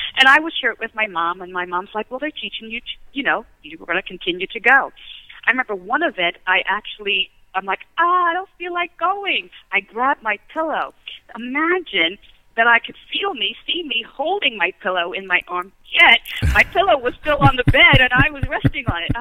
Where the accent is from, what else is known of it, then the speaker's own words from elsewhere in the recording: New Jersey, United States; I have to go back to when I was 12, quite honestly. growing up in South Jersey on 5 acres in the middle of the woods.